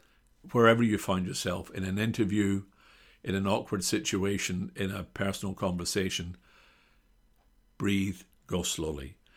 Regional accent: Glasgow, Scotland, United Kingdom; I come from Glasgow in Scotland. And in Scotland, and maybe in Britain, we're very, not territorial, but everyone goes out of their way not to invade other people's space.

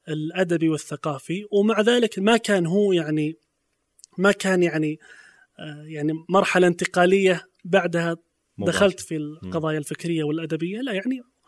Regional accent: Saudi Arabia; سواء في الداخل عندنا في السعودية أو في الخارج

